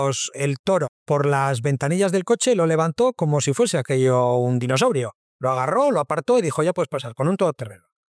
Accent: Santurtzi, Basque Country, Spain; la zona que yo conozco, mi territorio, mi pueblo, Bilbao, Santurce, la margen izquierda, la margen derecha.

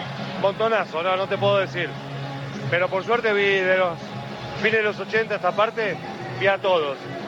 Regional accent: Argentina; Yo vengo de Argentina.

